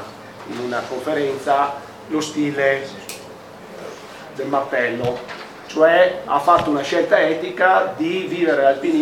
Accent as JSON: {"language": "Italian", "town": "Padua", "region": "Veneto", "country": "Italy", "said": "Io sono padovano e come tanti ragazzi di pianura si stanno avvicinando all'attività di guida alpina o di accompagnatore di montagna"}